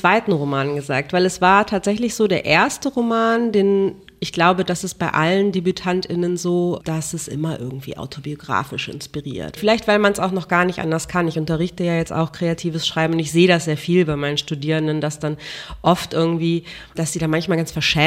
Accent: Germany; Ich schreibe auf Deutsch, ich bin Deutsche, meine Mutter ist Deutsch, ich habe irgendwie hier studiert.

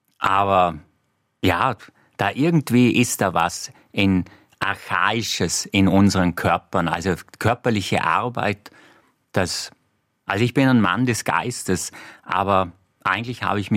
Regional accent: Vorarlberg, Austria; now in Vienna, Austria; Ich bin Vorarlberger. Das dort hat mich der Herrgott hingespuckt. Das ist so, das ist nicht zu ändern. Dort bin ich aufgewachsen, dort bin ich geprägt. Das ist meine Herkunft. Ich bin gelernter Wiener, so gut das geht. Und ich fühle mich sehr, sehr wohl in Wien. Aber Heimat, das ist Vorarlberg.

